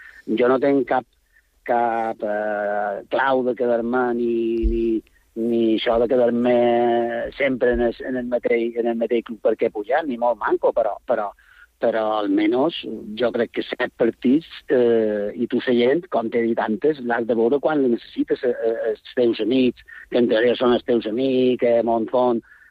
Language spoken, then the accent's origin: Catalan; Porreres, Balearic Islands, Spain; el poble de Porreres, és el meu poble